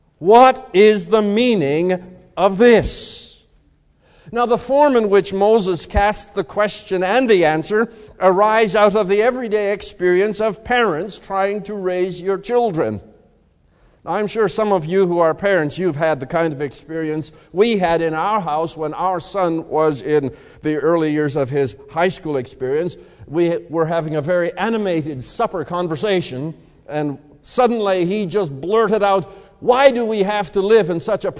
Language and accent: English; Saskatchewan, Canada; I was raised in the Mennonite Brethren faith in rural Saskatchewan